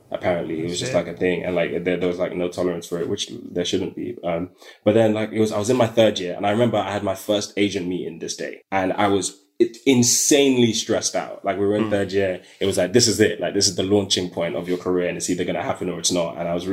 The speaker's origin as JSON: {"language": "English", "region": "London", "country": "United Kingdom", "said": "I'm like, I'm from South London."}